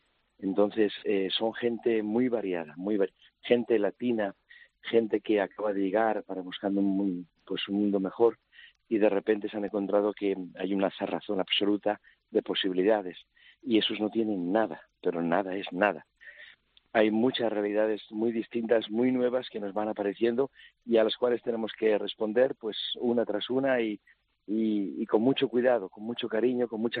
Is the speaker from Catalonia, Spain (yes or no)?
no; Madrid, Community of Madrid, Spain; also born or lived in Cuenca; desde que era muy chico en Madrid. Lo que pasa es que he estado en muchos sitios y he cogido acentos un poco de varios.